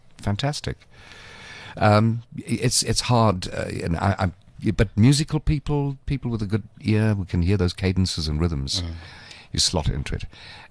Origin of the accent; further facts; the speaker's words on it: Eastern Cape, South Africa; I grew up in the Eastern Cape.